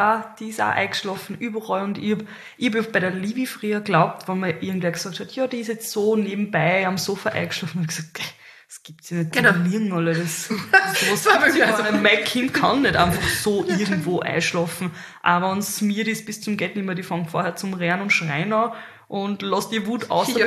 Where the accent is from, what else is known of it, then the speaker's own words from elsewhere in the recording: Carinthia, Austria; ich bin in Kärnten aufgewachsen und meine Eltern waren Gastarbeiter, sind aus Kroatien gekommen.